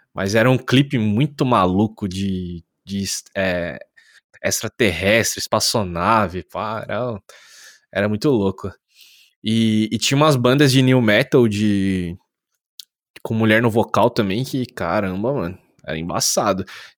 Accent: Indaiatuba, São Paulo, Brazil; Minha adolescência foi aqui em Indaiatuba, não foi em São Paulo.

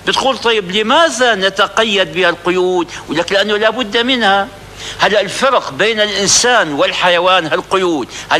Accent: Syria; كان في عندنا في الشام قديما

